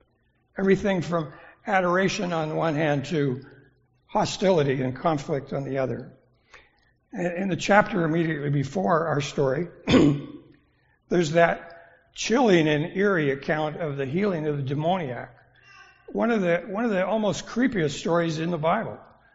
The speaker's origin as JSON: {"language": "English", "country": "Canada", "lives_now": "United States", "said": "And I'm from Canada"}